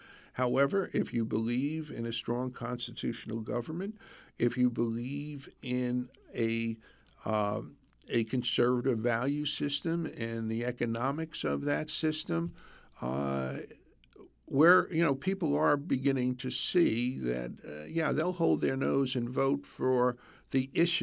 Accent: Brooklyn, New York, United States; also born or lived in Long Island; I'm from New York, born and raised in Brooklyn and moved to Long Island and raised my family on Long Island.

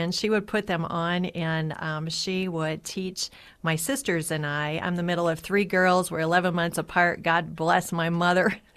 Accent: Iowa, United States; You know, I grew up in North Iowa, and so that's about a 9-hour trip back to visit my family.

